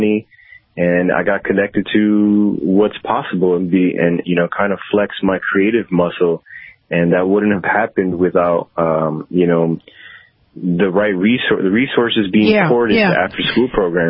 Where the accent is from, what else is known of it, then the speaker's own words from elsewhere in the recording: Chicago, Illinois, United States; And I'm from Chicago